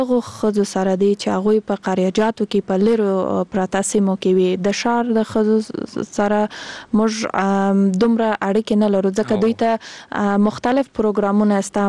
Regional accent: Kandahar, Afghanistan; زه خپل د کندهار د ولایت یم

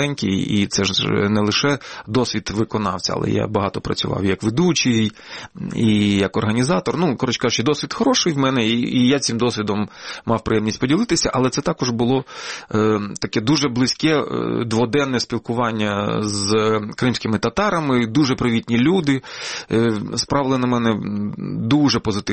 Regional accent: Lutsk, Volyn Oblast, Ukraine; Так, я з Луцька.

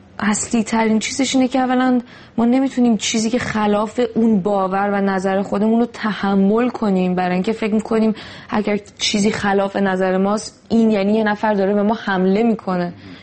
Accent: Iran; moved away as an adult; من وقتی که از ایران اومدم بیرون سینما رو بسیده بودم، گوشته بودم کنار

